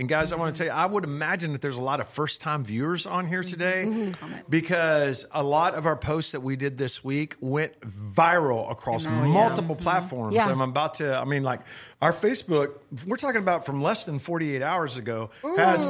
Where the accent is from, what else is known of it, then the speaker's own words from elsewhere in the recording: Texas, United States; I'm from Johnson County, Texas.